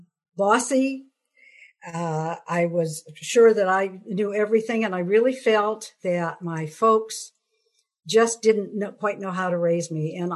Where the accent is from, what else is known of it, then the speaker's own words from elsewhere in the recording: Seattle, Washington, United States; I grew up in Seattle, Washington. I have a younger sister who's also in the program.